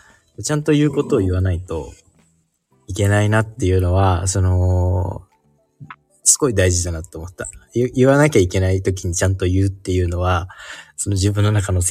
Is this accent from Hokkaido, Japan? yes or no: no; Akita, Japan; 日本もね、冬に入って、僕の地元秋田なんかね、初雪30センチ積もったらしいんで